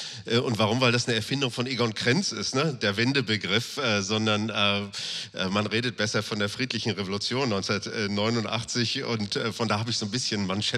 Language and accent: German; Northern Germany, Germany; ich bin ja auch Norddeutscher, wie Wolfgang Schmidt.